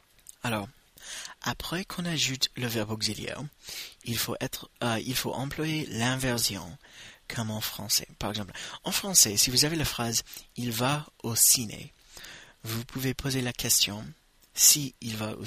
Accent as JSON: {"language": "French", "country": "United States", "second_language": "French", "said": "je suis américain"}